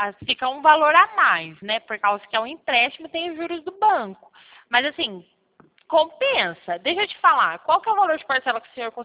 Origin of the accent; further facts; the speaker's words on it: Pirassununga, São Paulo, Brazil; Eu sou de Pirassununga.